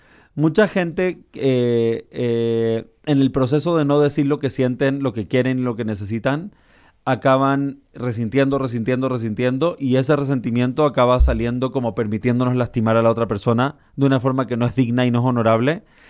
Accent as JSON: {"language": "Spanish", "country": "Chile", "moved": "yes", "said": "Yo ya llevo 25 años viviendo lejos. Me fui de Chile, llevo 25 años viajando por el mundo, etcétera."}